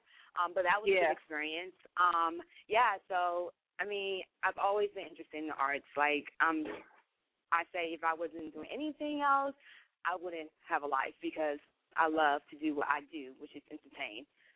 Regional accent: Maryland, United States; also born or lived in West Africa; now in North Carolina, United States; basically I'm from West Africa. I was born there, and I came to the States when I was around 4 or 5 years old, and I learned everything in Maryland. That's my hometown. I just moved down here to North Carolina about 6-7 years ago.

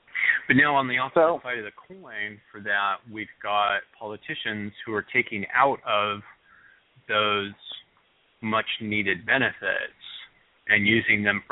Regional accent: Washington, United States; I was raised by, as I always say, I was raised by hippies in Central Washington.

